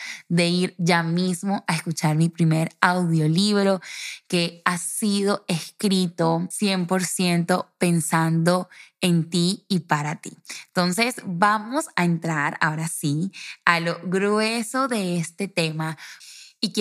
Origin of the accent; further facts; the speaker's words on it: Colombia; moved away as an adult; now in Madrid, Spain; Yo soy colombiana, pero llevo ya este es mi tercer año viviendo aquí en Madrid.